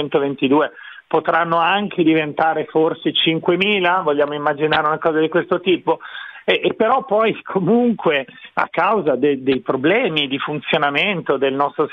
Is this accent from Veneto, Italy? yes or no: yes; Veneto, Italy; born there; Assolutamente, io sono nato in Veneto.